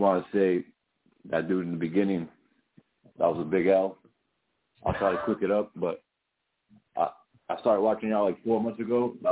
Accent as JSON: {"language": "English", "town": "New York City", "region": "New York", "country": "United States", "tie": "born or raised there", "said": "I grew up in the Bronx, Mahbany, like a mafia neighborhood, and pretty much everything y'all saying is what we grew up with."}